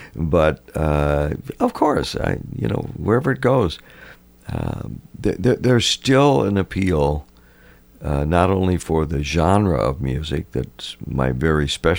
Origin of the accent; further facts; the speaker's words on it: Richfield, United States; back in my hometown of Richfield